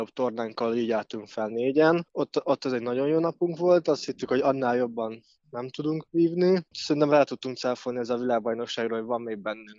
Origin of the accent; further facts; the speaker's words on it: Kunszentmiklós, Bács-Kiskun, Hungary; hogy én vidéki vagyok, Kunszemiklósról származok, és ott, amikor én elkezdtem vívni